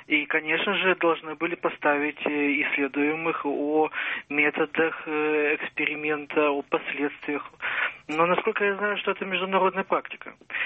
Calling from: Perm, Perm Krai, Russia; из Перми.

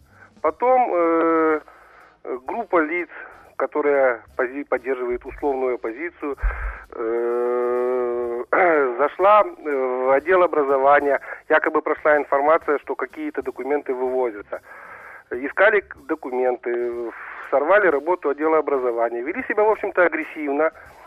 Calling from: Balta, Odesa Oblast, Ukraine; это Балта Одесской области. Север Одесской области, ага. Ближе к Виннице.

